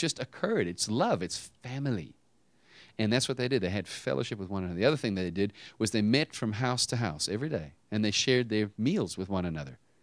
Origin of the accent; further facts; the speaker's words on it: South Africa; now in United States; I came from South Africa. You know, I was I'm a foreigner, an American by birth, and moved to the States. And you know, I'm trying to learn the culture. I've got my own culture.